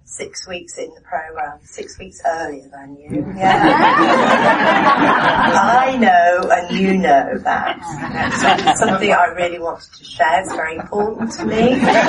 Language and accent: English; England, United Kingdom; born there; I was born in England, into a mad family, a mad English Catholic working class family.